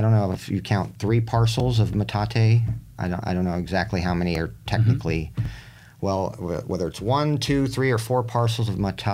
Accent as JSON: {"language": "English", "town": "Coronado", "region": "California", "country": "United States", "tie": "born there", "said": "Yes. I was born in Coronado."}